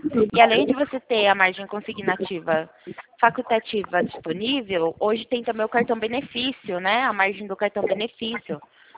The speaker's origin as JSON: {"language": "Portuguese", "town": "Itu", "region": "São Paulo", "country": "Brazil", "said": "Eu sou de São Paulo, cidade de Itu."}